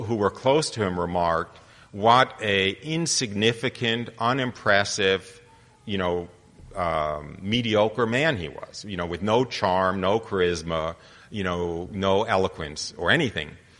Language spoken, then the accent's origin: English; United States; I know I'm an American.